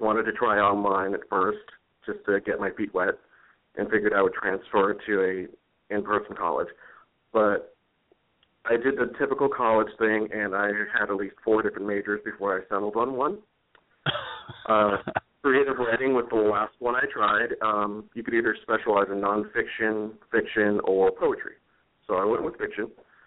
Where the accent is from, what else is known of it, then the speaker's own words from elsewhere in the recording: Massachusetts, United States; Of course, growing up in Massachusetts, I was very close to Salem